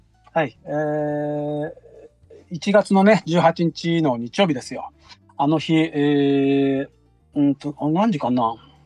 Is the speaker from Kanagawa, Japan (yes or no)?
no; Kanda, Fukuoka, Japan; うちの田舎って福岡県の神田町ってとこなんですね。で、その隣町が、行く橋市があって